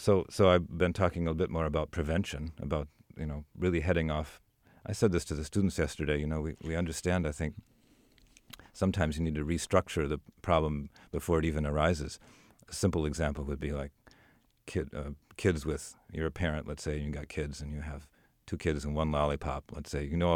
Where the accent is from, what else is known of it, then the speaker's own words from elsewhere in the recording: Wisconsin, United States; also born or lived in North Carolina; I grew up in Wisconsin, but but I live in North Carolina for 20 years.